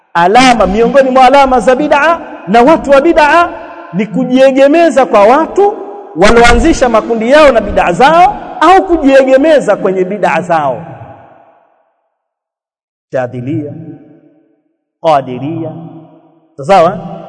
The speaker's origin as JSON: {"language": "Swahili", "country": "Tanzania", "said": "Maana kule kwetu Tanzania kuna watu walikuwa nasema"}